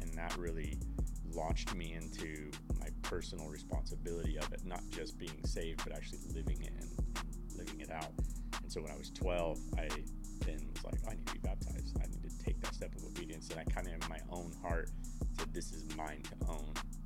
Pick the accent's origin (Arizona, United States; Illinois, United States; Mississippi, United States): Mississippi, United States; Columbus; So we were grew up in the South. I grew up in Columbus, Mississippi, and just my mom taking us to church all the time.